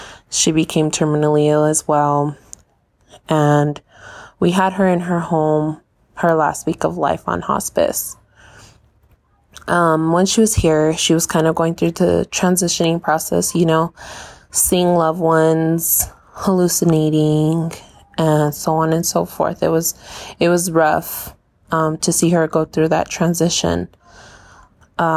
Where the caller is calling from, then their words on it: Yuma, Arizona, United States; I'm recording this from Yuma, Arizona.